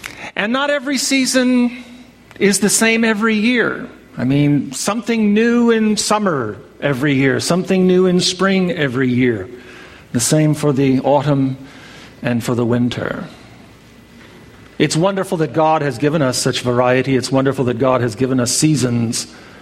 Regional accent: Arkansas, United States; now in California, United States; Back home where I was raised in Arkansas, we had the four seasons.

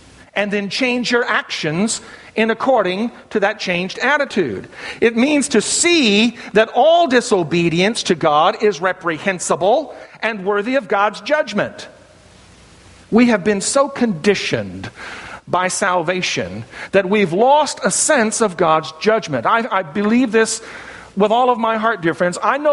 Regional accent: Bible Belt, United States; I came from the Bible Belt. I came out to California. I didn't know what I was going to get myself into.

